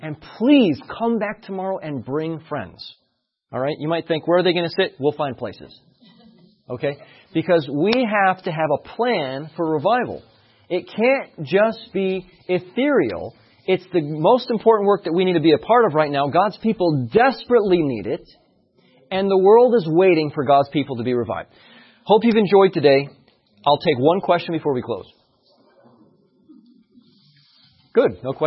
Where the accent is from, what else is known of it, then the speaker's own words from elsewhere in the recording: United States; And, you know, I'm fully American. I love this country.